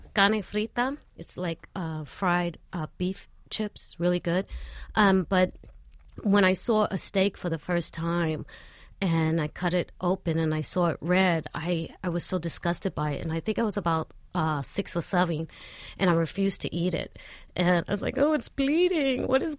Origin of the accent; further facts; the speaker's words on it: Aguadilla, Puerto Rico; especially in my hometown is Aguadilla, so it's right on the beach.